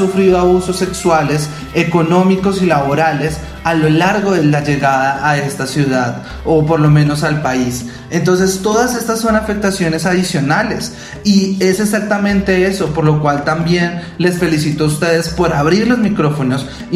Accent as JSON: {"language": "Spanish", "country": "Venezuela", "said": "Y además de ser trans, entonces soy una persona venezolana que no está regular en el país"}